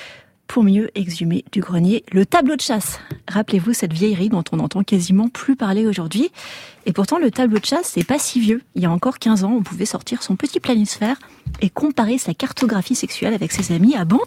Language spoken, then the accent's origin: French; France; moved away; 15 ans hors de France et ça m'est arrivé de subir ces clichés. On m'a déjà expliqué plusieurs fois qu'en tant que Française